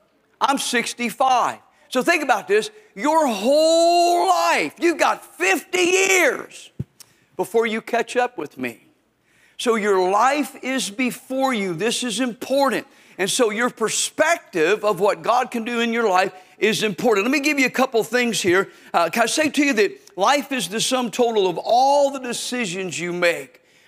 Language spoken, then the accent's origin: English; Tennessee, United States; And I'm from Tennessee, so to talk fast is an effort on my part, all right?